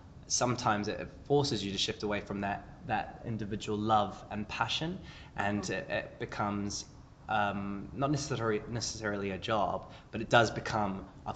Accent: New Zealand; So, I come from New Zealand originally, where I got into acting at a very young age

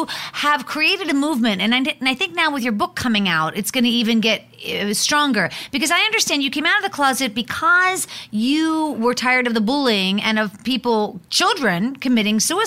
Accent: Pennsylvania, United States; From my hometown, from Pennsylvania, and the fact that, you know, medical marijuana is not allowed in the state of Pennsylvania.

